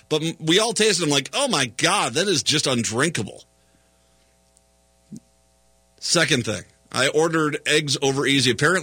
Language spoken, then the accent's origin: English; Minnesota, United States; We're from Minnesota. You don't get Waffle Houses up here, so.